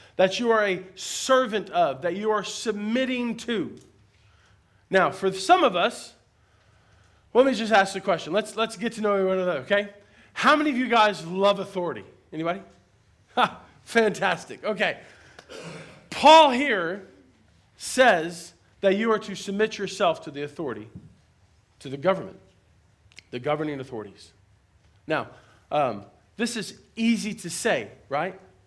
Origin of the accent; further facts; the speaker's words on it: United States; I'm going to do whatever I want to do. I'm an American.